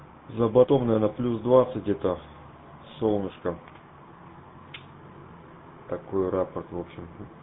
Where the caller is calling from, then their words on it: Krasnoyarsk Krai, Russia; Край Красноярский у меня, Сибирь, край Красноярский, город Ачинск.